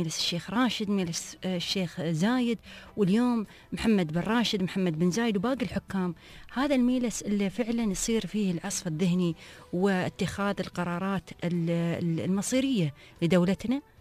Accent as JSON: {"language": "Arabic", "country": "United Arab Emirates", "said": "إحنا من الإمارات،"}